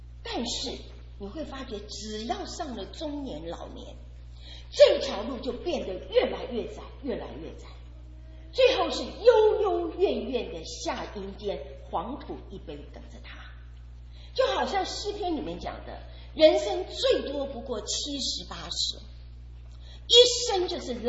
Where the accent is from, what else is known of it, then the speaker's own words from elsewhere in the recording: Taiwan; 我是在台湾长大的，前几年我常常回台湾